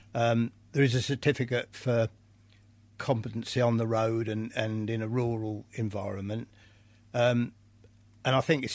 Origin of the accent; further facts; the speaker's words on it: East of England, United Kingdom; I come from East Suffolk originally